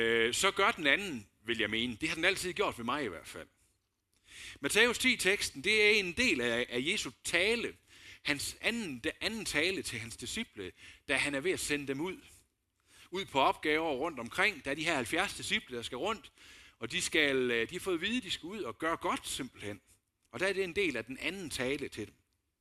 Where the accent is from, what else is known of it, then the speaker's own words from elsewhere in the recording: Aulum, Central Denmark Region, Denmark; vi gik rundt hjemme i Aulum, hvor jeg var fra